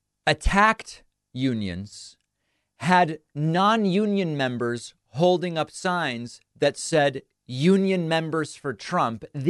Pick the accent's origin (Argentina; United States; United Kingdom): Argentina; born there; first language Spanish; English is a second language; I first learned Spanish when I was born in Argentina. Then I learned English. I learned some Hebrew in Hebrew school. I learned French in junior and high school.